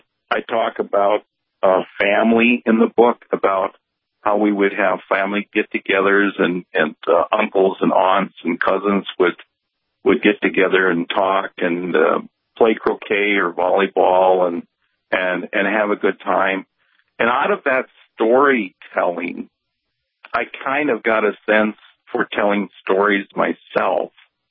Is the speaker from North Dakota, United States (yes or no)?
yes; Wing, North Dakota, United States; also born or lived in Bismarck; As far as my background, I grew up in Wing, North Dakota, which is near Bismarck. I was born in Bismarck.